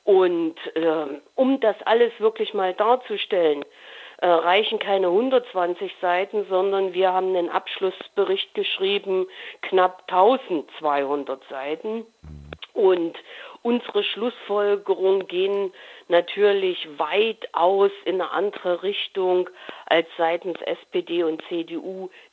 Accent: Saxony, Germany; Bei uns in Sachsen ist ja anders als in Thüringen oder auf Bundesebene.

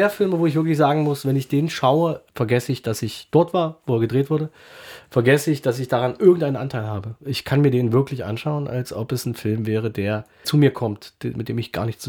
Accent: Magdeburg, Saxony-Anhalt, Germany; ich komme aus Magdeburg.

